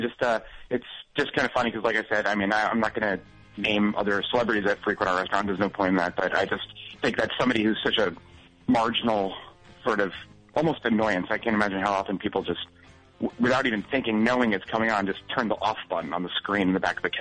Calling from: Brooklyn, New York, United States; I'm calling from Brooklyn.

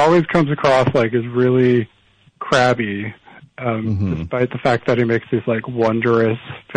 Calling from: Los Angeles, California, United States; From Rancho Park. It's near Fox Studios.

